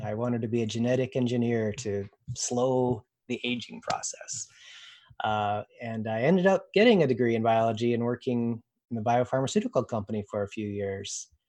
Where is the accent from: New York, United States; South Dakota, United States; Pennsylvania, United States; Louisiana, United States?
South Dakota, United States; You know, I was born and raised in South Dakota, town of 20,000 people. I actually lived out in the country, and so I lived near my one set of grandparents who had a farm and another set of grandparents who had a farm.